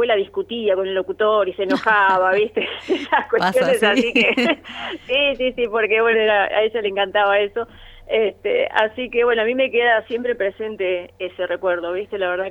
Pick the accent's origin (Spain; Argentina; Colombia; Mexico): Argentina; Irene, Buenos Aires Province; also born or lived in Tres Arroyos; octubre de 1968, con una partera, según me contó mi mamá. En esa época, bueno, nosotros nos criamos en el campo, en un pueblo que se llama Irene.